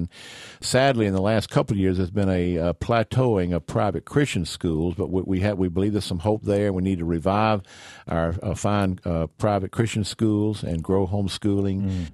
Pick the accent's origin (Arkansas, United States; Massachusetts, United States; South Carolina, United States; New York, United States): South Carolina, United States; And I'm from South Carolina